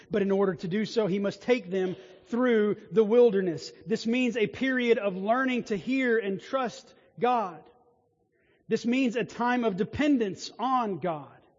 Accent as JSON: {"language": "English", "region": "the South", "country": "United States", "tie": "born or raised there"}